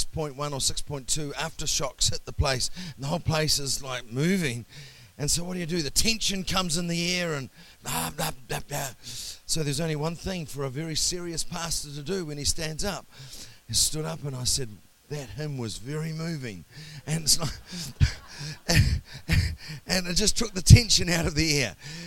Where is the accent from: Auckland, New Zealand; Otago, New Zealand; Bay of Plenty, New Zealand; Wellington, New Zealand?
Bay of Plenty, New Zealand; Whakatane; when I was growing up in Whakatane